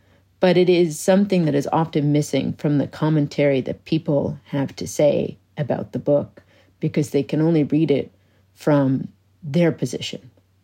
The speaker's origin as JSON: {"language": "English", "region": "Nova Scotia", "country": "Canada", "tie": "born or raised there", "said": "And I grew up in Cape Breton. This was the home to the Sydney Tar Ponds, which was, for the longest time, the largest toxic waste site in North America."}